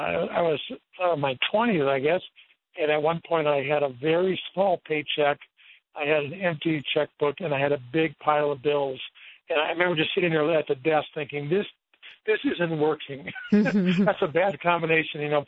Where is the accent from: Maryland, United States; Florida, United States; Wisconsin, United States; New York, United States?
Wisconsin, United States; I grew up in Wisconsin, went to UW-Madison